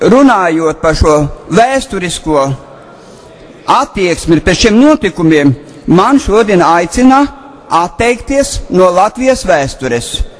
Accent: Viļaka, Latgale, Latvia; born there; es esmu dzimis, likvidētā Abrenes apriņķa bijušajā, palikušajā teritorijā Viļekas apriņķī.

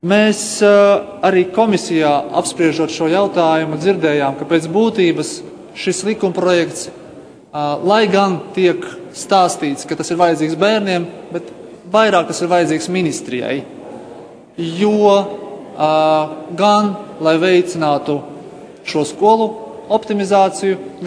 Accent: Dagda Municipality, Latvia; manā dzimtajā novadā, Dagdas novadā, ir divas skolas

